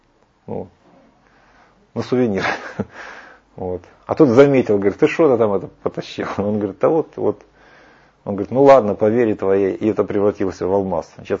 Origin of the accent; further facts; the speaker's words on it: Kaliningrad, Kaliningrad Oblast, Russia; born there; а я же родился в Калининграде, думаю, меня туда не таскали случайно на эту пирамиду.